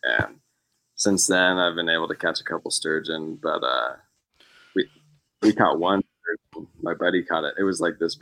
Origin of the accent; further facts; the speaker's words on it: Idaho, United States; And growing up in Idaho, everybody hunts and fishes. So it's kind of part of being in Idaho, and that's what you do here, you know?